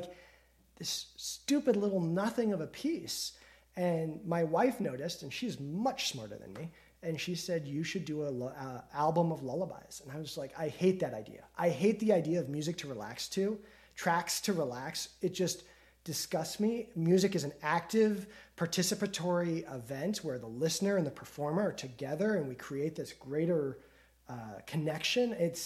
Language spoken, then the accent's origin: English; Colorado, United States; now in Boston, United States; But I live in Boston and I'm from Colorado. I moved to Boston for school and got hired for jobs and stayed in Boston, got married and live here.